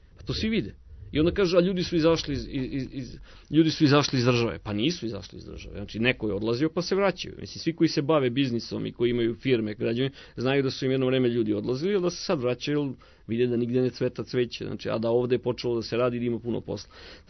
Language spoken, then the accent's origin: Serbian; Vršac, Vojvodina, Serbia; born there; ja sam rođen iz Vršca